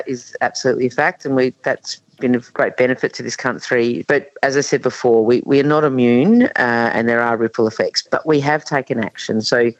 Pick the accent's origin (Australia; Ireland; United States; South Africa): Australia; Rockingham, Western Australia; HMAS Stirling, which is in my hometown of Rockingham.